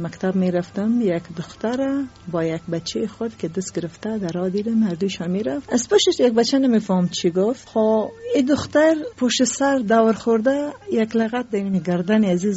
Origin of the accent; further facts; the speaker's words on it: Afghanistan; خواب کراته را ماندم و بعد از افغانستان آمدیم